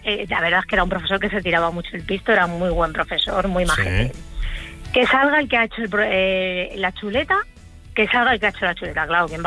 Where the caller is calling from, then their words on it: San Sebastián de los Reyes, Community of Madrid, Spain; Desde Madrid, de San Sebastián de los Reyes.